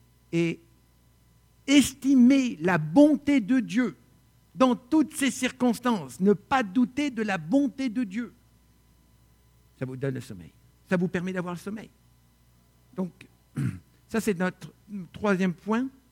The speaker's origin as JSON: {"language": "French", "country": "France", "said": "Chez nous, en France, c'est le pays le plus réputé pour le Prozac"}